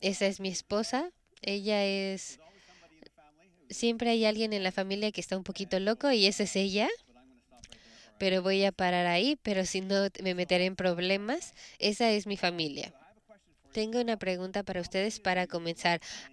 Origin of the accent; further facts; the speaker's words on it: Abbotsford, British Columbia, Canada; also born or lived in Prince George; Sí, yo soy de Abbotsford. Mi familia es de Abbotsford. Nos mudamos de Prince George hace 7 años.